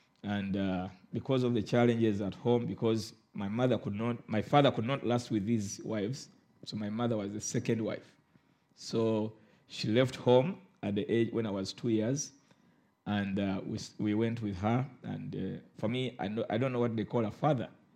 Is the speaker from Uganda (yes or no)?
yes; Uganda; Yeah, I come from Uganda.